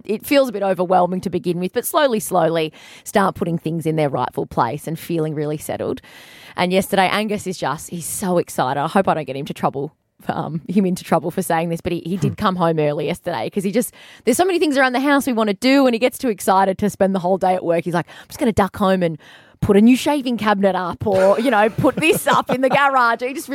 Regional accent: Melbourne, Victoria, Australia; now in Newcastle; I've truly never felt at home in Newcastle because I am from a different city. I'm from Melbourne.

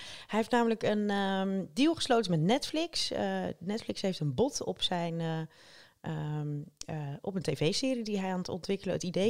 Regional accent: Rotterdam, South Holland, Netherlands; Ja, ik ben katholiek opgevoed en ik kom uit Rotterdam, nog een stuk noordelijker dan jij.

